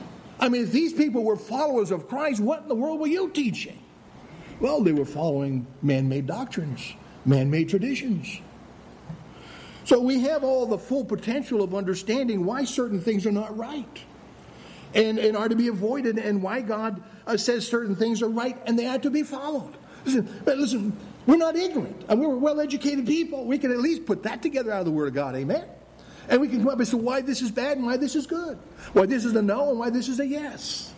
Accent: Maine, United States; I can say that because I'm originally from Maine.

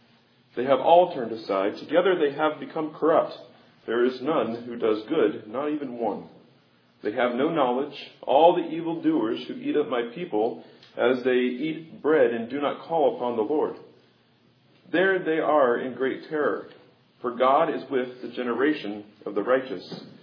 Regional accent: Kansas City, Missouri, United States; growing up in Kansas City, I was a Chiefs fan, so I couldn't stand the Broncos anyway because they were our rival.

